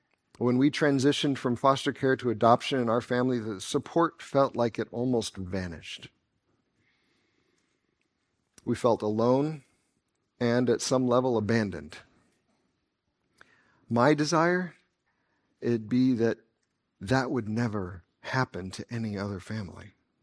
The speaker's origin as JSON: {"language": "English", "town": "Wichita", "region": "Kansas", "country": "United States", "tie": "born or raised there", "said": "When I was growing up in Kansas, during the Summer of Mercy, I lived in Wichita"}